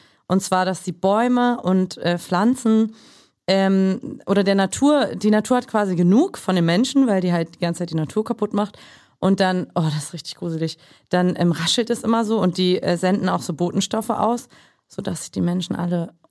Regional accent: Germany; also born or lived in Mexico / Croatia; Ja. Ja, also ich bin dreisprachig aufgewachsen. Mutter kroatisch, Vater aus Mexiko, in Deutschland aufgewachsen. Also das war dann die dritte Sprache.

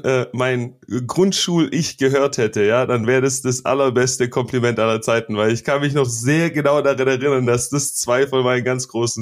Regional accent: Stuttgart, Baden-Württemberg, Germany; ich bin in Stuttgart zwar groß geworden

